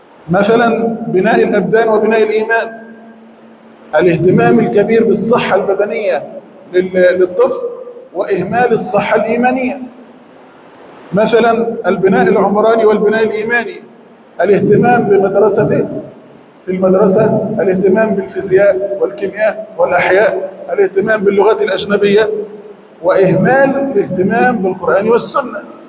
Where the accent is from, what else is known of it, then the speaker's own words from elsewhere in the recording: Egypt; ونحن كمصريين لنا منهاج